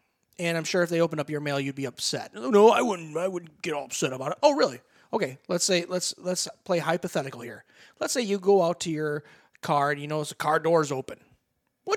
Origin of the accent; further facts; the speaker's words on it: Lapeer, Michigan, United States; And there's we're from the Lapeer area.